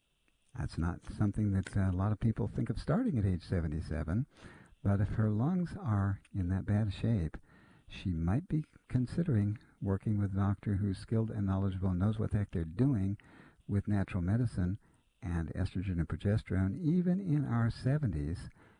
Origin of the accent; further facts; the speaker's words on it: Ohio, United States; I grew up in Ohio. We had a big old yard.